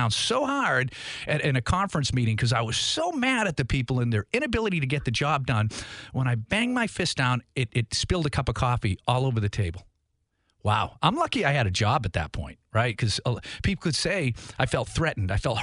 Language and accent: English; Boston, Massachusetts, United States; because I, you know, I'm from Boston